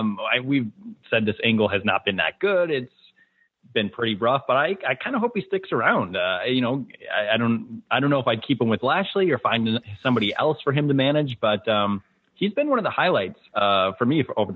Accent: Minnesota, United States; I'm from Minnesota, so.

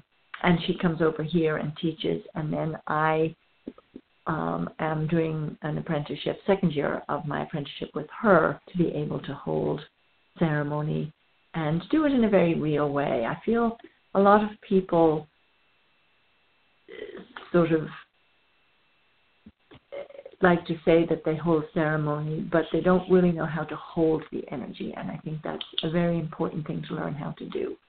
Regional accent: Ireland; also born or lived in Canary Islands, Spain; I am from Ireland. I've lived in Ireland most of my life, although I've been a bit of a wanderer my whole life.

